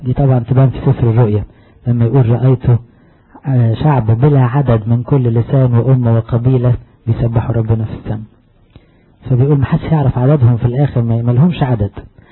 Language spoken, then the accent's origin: Arabic; Egypt